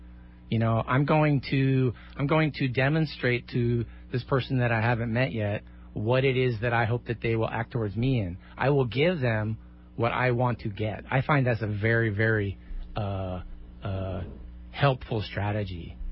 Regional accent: Seattle, Washington, United States; You know, I never live in L.A. I grew up in Seattle. We always thought that L.A. was the devil.

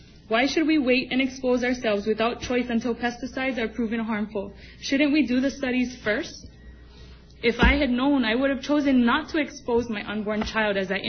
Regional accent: Kekaha, Hawaii, United States; also born or lived in Waimea Valley; I was born and raised in Waimea Valley and Kekaha on the west side. As a west side resident

